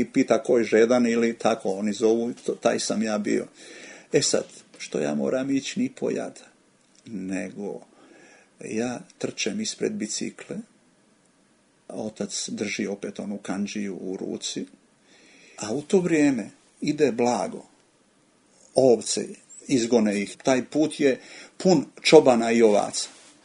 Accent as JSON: {"language": "Croatian", "town": "Raštević", "region": "Zadar County", "country": "Croatia", "tie": "born or raised there", "said": "Cijela škola bi išla tamo, recimo, kod nas u Benkovac, mi iz Raštevića, tih 6 kilometara, to je."}